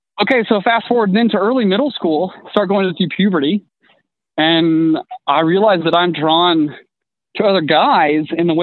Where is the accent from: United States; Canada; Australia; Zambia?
United States; Tennessee; Yeah. So I grew up in East Tennessee.